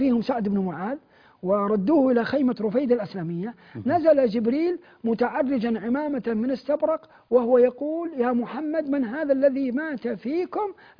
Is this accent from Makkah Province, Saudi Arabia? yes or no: yes; Mecca, Makkah Province, Saudi Arabia; والله عندنا في مكة وفي غير مكة، بلدنا مباركة، بلادنا مباركة الحمد لله.